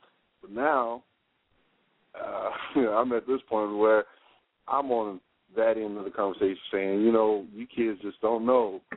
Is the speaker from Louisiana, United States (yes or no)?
no; Houston, Texas, United States; I'm originally from Houston, Texas, in the home of life.